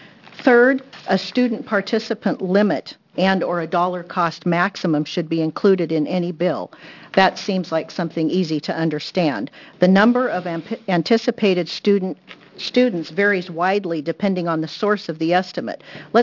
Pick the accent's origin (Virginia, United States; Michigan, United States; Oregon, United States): Oregon, United States; Salem; from Salem, Oregon